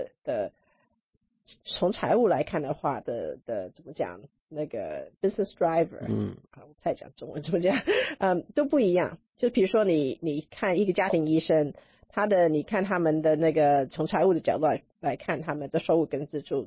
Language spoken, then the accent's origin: Chinese; Hong Kong; 所以我小时候在香港，在香港读中学的时候